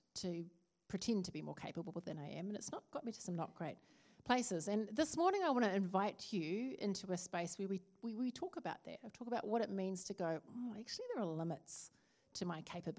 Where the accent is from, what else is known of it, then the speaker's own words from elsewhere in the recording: Christchurch, Canterbury, New Zealand; My family comes from Norway and from Kaikoura, and I'm born and raised in Christchurch and living back there now.